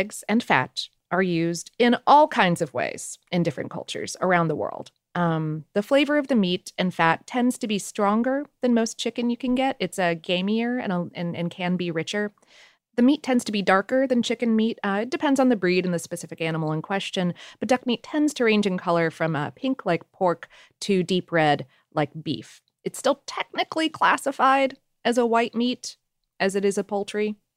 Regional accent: Florida, United States; Muscovy are the type that I grew up with in South Florida.

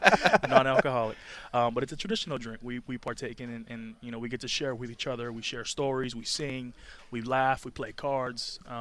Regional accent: Hawaii, United States; just because growing up in Hawaii, I mean

